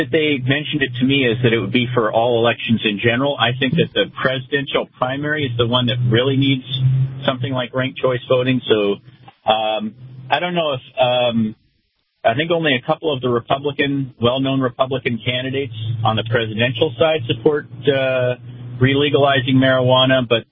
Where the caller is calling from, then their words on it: Merrimack, New Hampshire, United States; I'm actually in Merrimack, New Hampshire.